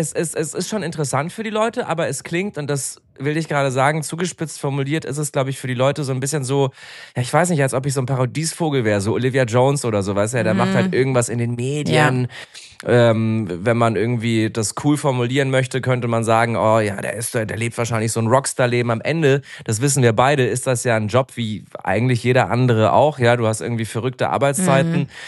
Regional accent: Munich, Bavaria, Germany; ich komme ja aus München

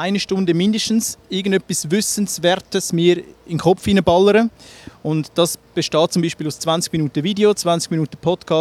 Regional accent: Zurich, Switzerland; ich bin im Zürich Oberland aufgewachsen, ich bin kein Stadtzürcher. Ich hoffe, das gehört mir nicht zu stark, aber ich habe lange in Zürich gearbeitet. Meine Jugend natürlich im Zürich Oberland verbracht, Hinwil, Wetzikon, dann aber auch im Unterland, Rümlang, Fellande etc.

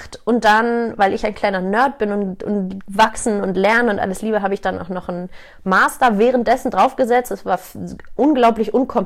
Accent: Hamburg, Germany; born there; now in Munich, Germany; 29 Jahre, gebürtige Hamburgerin, seit 10 Jahren jetzt aber schon in München.

